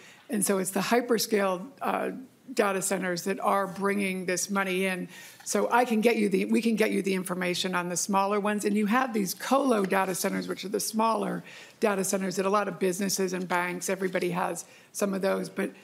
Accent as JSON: {"language": "English", "region": "Virginia", "country": "United States", "said": "my home state of Virginia now is getting a big part of all these cuts that are coming."}